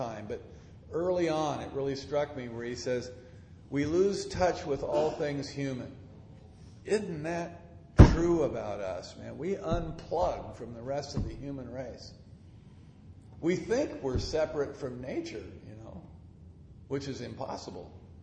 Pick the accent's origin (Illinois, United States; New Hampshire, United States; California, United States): California, United States; Los Angeles; also born or lived in Oregon; I came back down from Oregon, back down to Los Angeles, where I'm from.